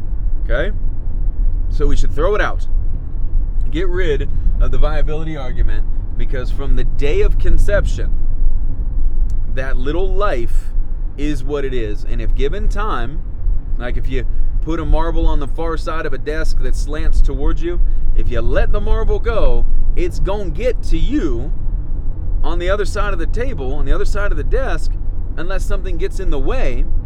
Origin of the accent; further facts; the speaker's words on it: United States; And for once, maybe in a long time, I will feel some sense of pride as being an American.